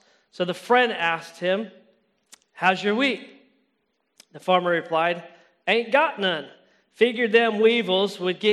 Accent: United States; And when I think of farmer, because I'm from the States, I think Southern.

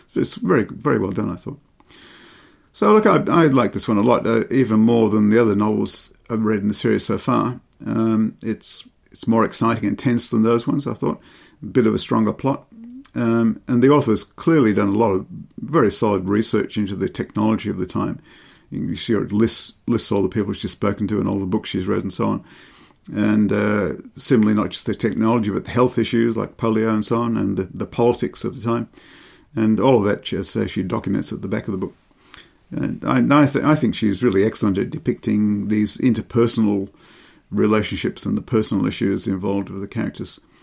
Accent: Bradford, Yorkshire and the Humber, United Kingdom; a large part of it is set in Bradford, Yorkshire, which is my hometown, Perry.

